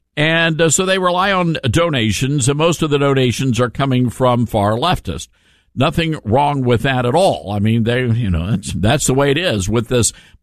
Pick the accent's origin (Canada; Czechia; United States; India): United States; Memphis, Tennessee; Now, and if you know anything about Memphis, you know it's my hometown. I love my hometown. It's, I believe, the most beautiful city in America.